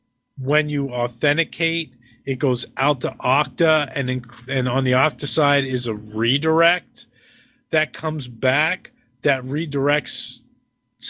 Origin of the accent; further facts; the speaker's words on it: Pennsylvania, United States; And back where I grew up in the Lehigh Valley, there was a movie theater